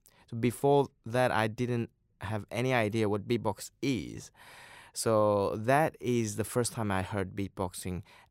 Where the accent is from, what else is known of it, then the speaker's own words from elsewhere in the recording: China; English is a second language; now in Australia; And the other one, probably the Chinese instrument, since I'm from China.